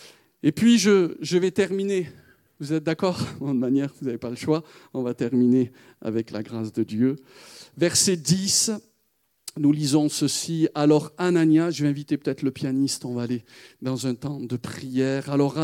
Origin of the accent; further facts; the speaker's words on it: Rognac, Provence-Alpes-Côte d'Azur, France; moi je viens du Midi, je suis né au bord de l'étang de Berre, à Rognac.